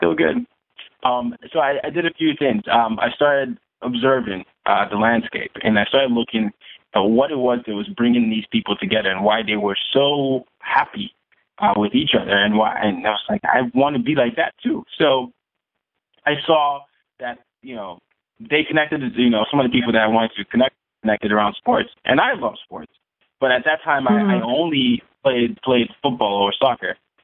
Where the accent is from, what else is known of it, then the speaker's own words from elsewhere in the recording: Nigeria; I'm Nigerian. I grew up in 5 countries and 4 continents, and that was because of my dad's job.